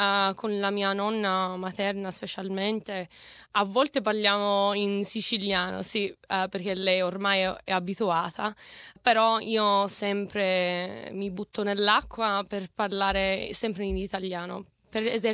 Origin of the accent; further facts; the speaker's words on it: Melbourne, Victoria, Australia; io sono nata qui a Melbourne, in Australia. Anche i miei genitori sono nati qui in Australia, però i miei nonni sono emigrati negli anni 50. Dall'Italia